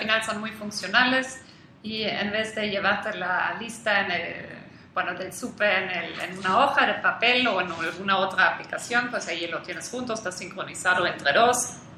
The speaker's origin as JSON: {"language": "Spanish", "country": "Germany", "moved": "yes", "lives_now": "Mexico", "said": "aunque soy alemana, pero bueno, yo he vivido mucho tiempo aquí en México, yo también digo que tengo un corazón mexicano."}